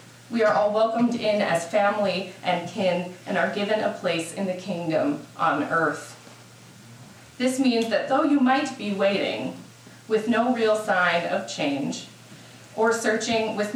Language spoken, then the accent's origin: English; North Dakota, United States; I'm also from North Dakota, which means I'm a far better land creature than sea.